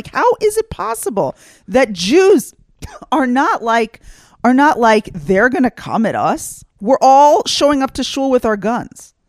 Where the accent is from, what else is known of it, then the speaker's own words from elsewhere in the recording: Texas, United States; I grew up in Texas, so maybe my perception is off.